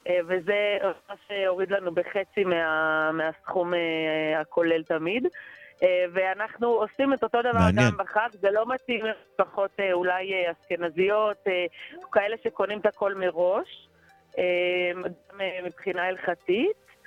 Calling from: Ma'ale Adumim, Judea and Samaria Area, Israel; ממעלה אדומים

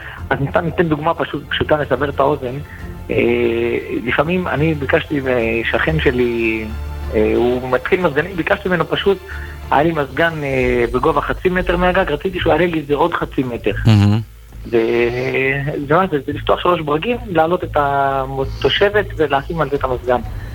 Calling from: Beitar Illit, Judea and Samaria, Israel; אני מביתר.

